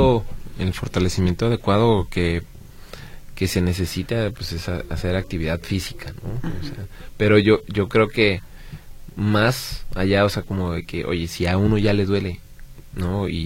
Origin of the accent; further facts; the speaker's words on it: Mexico; vale mucho la pena que como mexicanos, como país